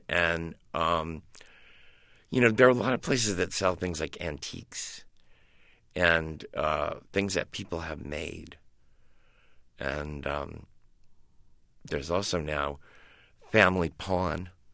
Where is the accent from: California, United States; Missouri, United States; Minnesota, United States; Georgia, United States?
Missouri, United States; Paris; Well, when I grew up in Paris, Missouri, it was a town where it was a town run by merchants.